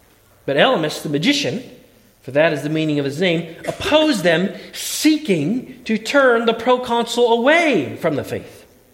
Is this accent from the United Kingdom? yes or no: no; Connecticut, United States; That's like walking across the entire width of my home state, Connecticut.